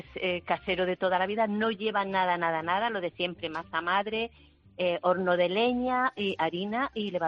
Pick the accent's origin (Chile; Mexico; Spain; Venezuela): Spain; Albacete, Castilla-La Mancha; que tú somos de Albacete, sí.